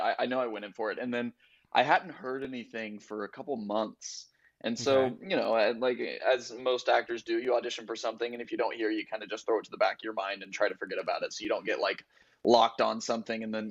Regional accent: the South, United States; I mean, I grew up in the South. I love country music

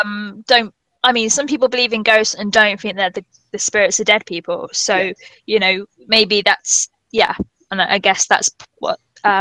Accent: England, United Kingdom; accent: English; they made fun of my English accent, which I still remember to this very day.

